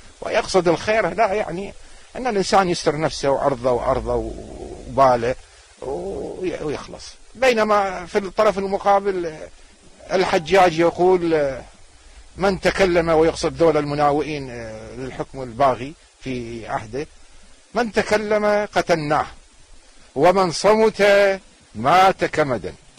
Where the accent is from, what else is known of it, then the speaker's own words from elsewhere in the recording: Najaf, Najaf Governorate, Iraq; والله بدايات أنا نشأت بالنجف وأكملت الثانوية بالنجف وكملت كلية الحقوق في بغداد